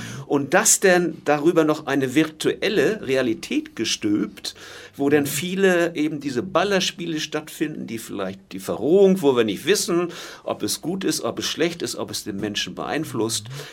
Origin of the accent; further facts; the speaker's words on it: Germany; Und wir als Deutsche, was ein Vorteil ist, vielleicht noch umso mehr